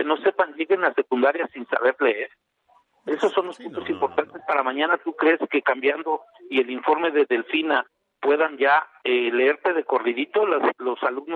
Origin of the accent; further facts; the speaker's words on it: Mexico; lo único que sí te puedo decir es que somos mexicanos.